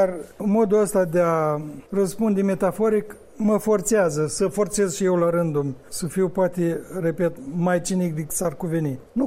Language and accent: Romanian; Cinișeuți, Rezina District, Moldova; Cum se zice în satul meu de Baștină Cinșăuț